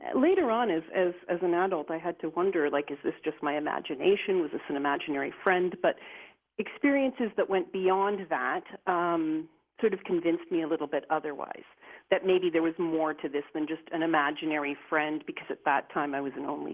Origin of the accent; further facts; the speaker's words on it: Toronto, Ontario, Canada; And I grew up in Toronto, Canada, in the suburbs there, and we had like a large sort of typical 1960s, 1970s home with a large bay window.